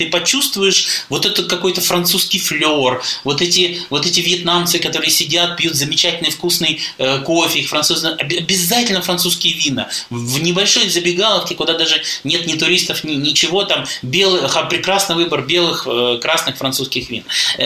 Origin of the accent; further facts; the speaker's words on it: Grozny, Chechnya, Russia; moved away; also born or lived in Shenzhen; я мальчик из Грозного